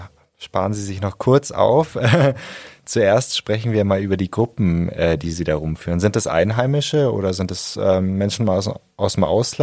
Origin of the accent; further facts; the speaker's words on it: Lake Constance, Germany; Ich komme auch nicht aus Augsburg, sondern vom Bodensee, wo es auch schön ist.